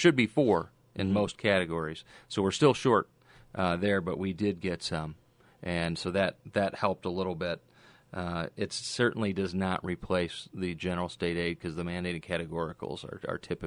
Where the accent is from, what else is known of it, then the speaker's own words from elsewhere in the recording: Elgin, Illinois, United States; the largest school district outside of Chicago happens to be my hometown, Elgin, Illinois.